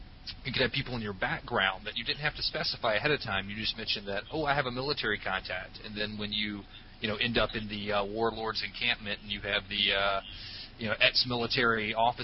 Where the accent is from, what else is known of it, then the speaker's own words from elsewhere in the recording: Deep South, United States; I grew up in the Deep South